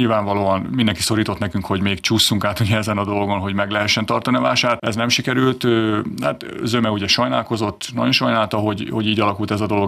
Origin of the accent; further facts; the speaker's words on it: Kiskunhalas, Bács-Kiskun, Hungary; Tehát ugye én is azért kiskunhalasi vagyok, nagyszüleimnél először ugye Tanyán sokat gyerekeskedtem, utána mi is kiköltöztünk szüleimmel is már Tanyára.